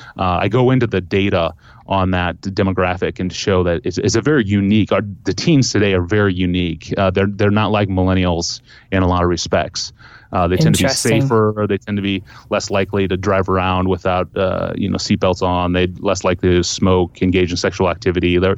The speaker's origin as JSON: {"language": "English", "region": "Nebraska", "country": "United States", "tie": "born or raised there", "said": "I grew up in Nebraska, so there was no, like, I could choose."}